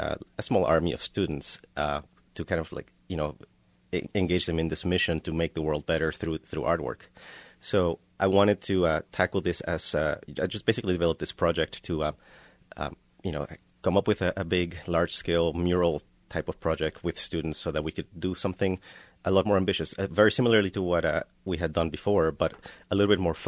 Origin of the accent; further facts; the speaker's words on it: Mexico; I grew up in Mexico